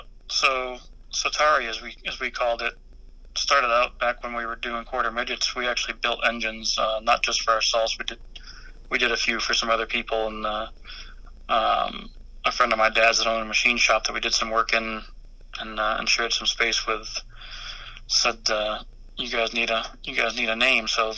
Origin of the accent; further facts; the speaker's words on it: New England, United States; You know, I grew up in New England.